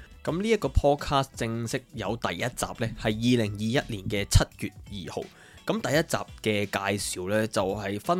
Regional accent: Hong Kong; 我话系啊，我系香港人啊。

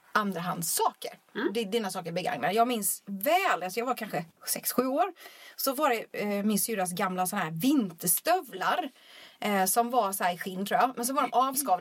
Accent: Småland, Sweden; now in Stockholm, Sweden; Jag vet inte varför jag flyttade Stockholm från Småland överhuvudtaget.

